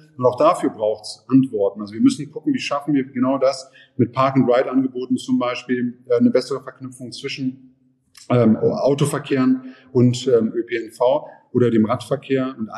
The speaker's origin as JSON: {"language": "German", "town": "Goslar", "region": "Lower Saxony", "country": "Germany", "said": "ich komme aus Goslar. Also ich weiß, wie Mobilität im ländlichen Raum, welche Anforderungen es gibt"}